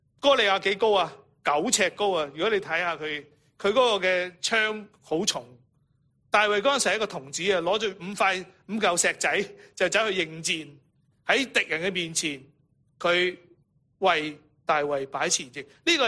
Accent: Guangdong, China; 我们广东人真的好传神的

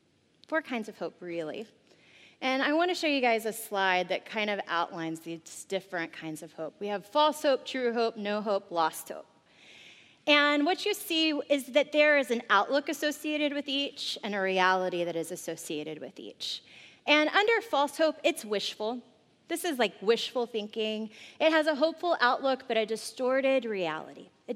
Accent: Crockett, Texas, United States; born there; I was born in Houston County. That's Crockett, Texas.

